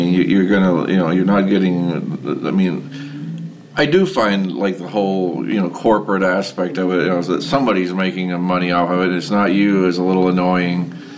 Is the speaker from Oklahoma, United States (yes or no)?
yes; Oklahoma, United States; I mean, I when I was a kid, I grew up in Oklahoma, which is, you know, it's, you can see all the way across the state.